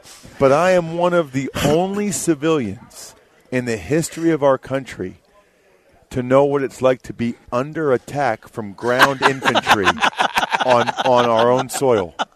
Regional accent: Pennsylvania, United States; People, I grew up outside of Philly. I never went to the Army-Navy game.

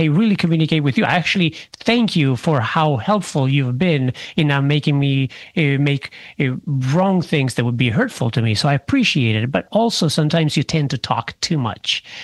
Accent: Sicily, Italy; because I grew up in Sicily where the word wasn't even a thing.

